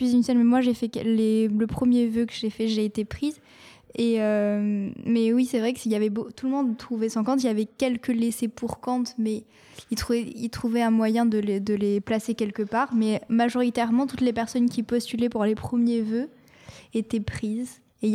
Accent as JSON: {"language": "French", "town": "Montauban", "region": "Occitanie", "country": "France", "said": "Je venais de Montauban, du coup, j'étais prioritaire vu que c'était ma région."}